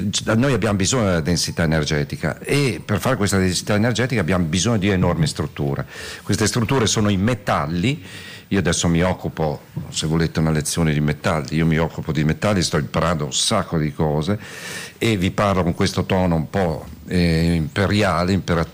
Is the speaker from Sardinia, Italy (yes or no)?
no; Trentino-Alto Adige, Italy; io sono cresciuto qua in Trentino, perciò l'ho imparato da bambino